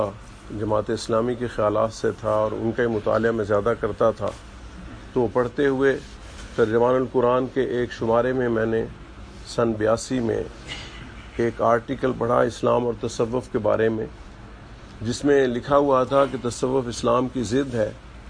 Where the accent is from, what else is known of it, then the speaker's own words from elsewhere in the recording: Multan, Punjab, Pakistan; moved away as an adult; میرا تعلق ملتان سے ہے, وہیں کی میری پیدائش ہے اور وہیں عرصہ دراز تک میری رہائش رہی.